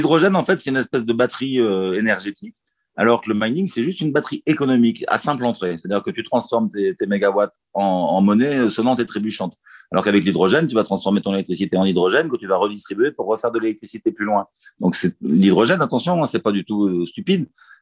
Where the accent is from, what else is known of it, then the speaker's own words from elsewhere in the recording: France; Et je suis français, quoi.